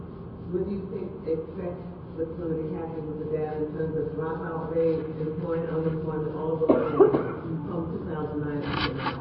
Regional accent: Michigan, United States; In terms of Michigan, I'm from Michigan

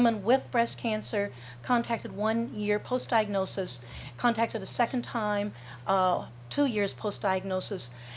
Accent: Missouri, United States; Well, it just happens I'm from St. Louis. I'm not from St. Louis. I'm from Missouri.

